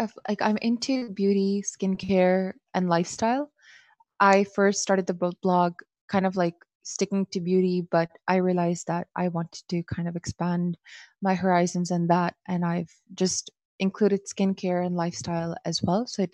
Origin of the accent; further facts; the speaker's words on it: Dubai, United Arab Emirates; I am from Pakistan, but I have been born and brought up here in Dubai.